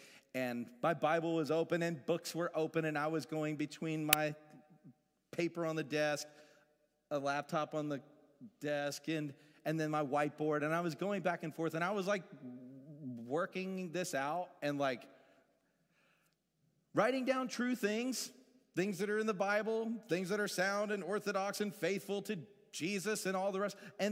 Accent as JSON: {"language": "English", "town": "Woodstock", "region": "Georgia", "country": "United States", "said": "I mean, I'm from Woodstock, Georgia, okay? So, not hating on where I'm from, it's just we didn't talk about stuff like this."}